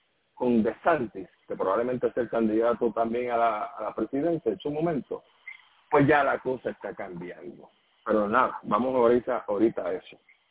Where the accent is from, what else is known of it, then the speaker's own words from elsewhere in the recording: Puerto Rico; Tú sabes que nosotros que somos boricuas los tres